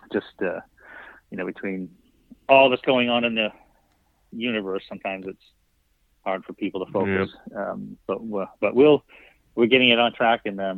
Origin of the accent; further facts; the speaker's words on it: Maine, United States; when I was growing up in Maine, the city I lived in, that was my after-school job.